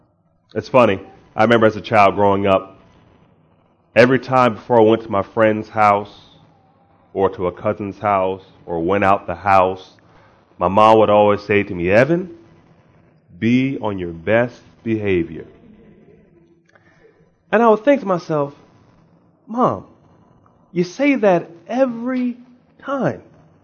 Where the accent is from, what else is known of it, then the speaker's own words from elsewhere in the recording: Harrisburg, Pennsylvania, United States; Born and raised in Harrisburg, Pennsylvania, to … I'm the youngest of three sons.